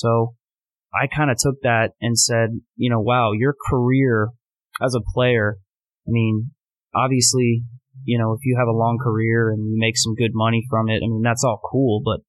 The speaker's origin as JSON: {"language": "English", "region": "Florida", "country": "United States", "tie": "born or raised there", "lives_now": "New York City, United States", "said": "We're both from Florida, and we grew up close to beaches and close to yards, grass. a lot of space."}